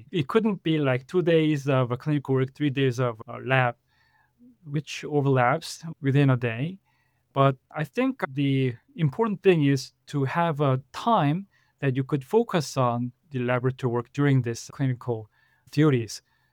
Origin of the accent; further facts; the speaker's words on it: Seoul, South Korea; born there; English is a second language; I graduated medical school in Seoul National University. I was born in Seoul, Korea, and I finished my neurology residency and fellowship training in the same hospital, Seoul National University Hospital.